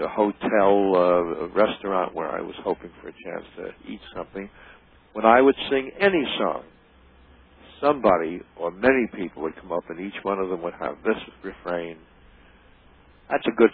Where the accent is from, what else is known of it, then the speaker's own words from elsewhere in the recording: Winnipeg, Manitoba, Canada; You don't get far out of a crystal set in Winnipeg, Manitoba, in the middle of the prairie.